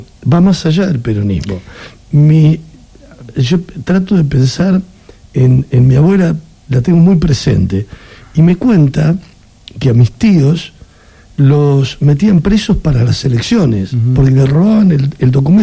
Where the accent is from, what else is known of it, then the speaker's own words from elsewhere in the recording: Castelar, Buenos Aires Province, Argentina; born there; yo vengo de Morón, uh-huh, de la provincia de Buenos Aires. En realidad nací en la localidad del lugar donde yo nací, es Castelar, por unas cuadras, pero sería Castelar y Ituzaingó.